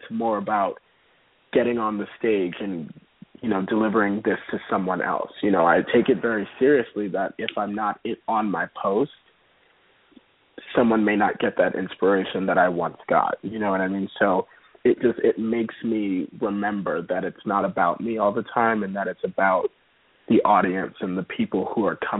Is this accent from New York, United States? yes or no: yes; New York City, New York, United States; especially where I grew up in East Harlem, you don't have very many young men saying